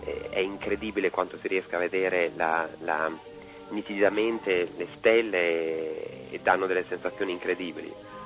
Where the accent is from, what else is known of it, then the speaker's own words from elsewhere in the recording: Emilia-Romagna, Italy; ho pensato al cielo di quando ero bambino in Romagna, in provincia di Ravenna